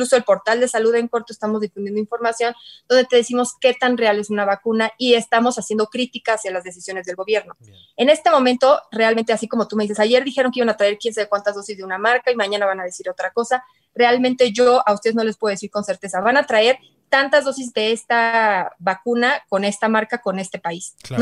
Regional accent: Querétaro, Mexico; yo soy de Querétaro y sé que pusieron muchas camas

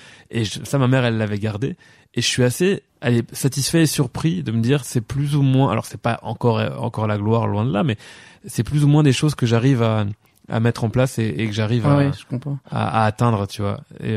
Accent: La Louvière, Wallonia, Belgium; born there; Alors moi, je suis né à La Louvière, le 19 juin 1985. J'ai habité à Péronne-les-Binches.

